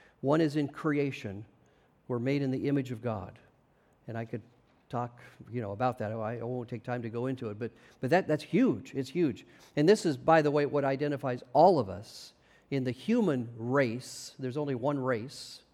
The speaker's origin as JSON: {"language": "English", "town": "Spokane", "region": "Washington", "country": "United States", "tie": "born or raised there", "lives_now": "Louisville, United States", "said": "So, I mean, true, I'm an American. I grew up in Spokane, Washington. I live in Louisville, Kentucky."}